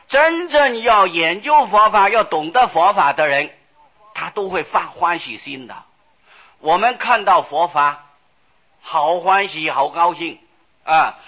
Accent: Taiwan; 哎，不过我们台湾人往往有这种的情况

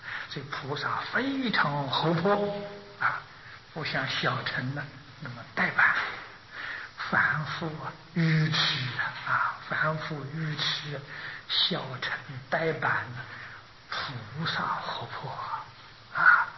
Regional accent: China; 我们中国人会用中啊

